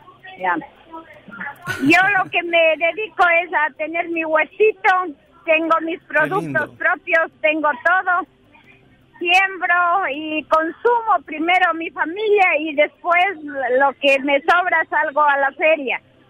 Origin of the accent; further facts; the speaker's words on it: Cayambe, Pichincha, Ecuador; Bueno, yo vengo desde el Cantón Cayambe